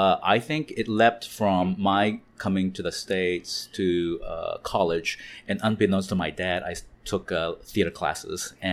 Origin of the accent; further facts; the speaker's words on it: Singapore; I grew up in Singapore, in Asia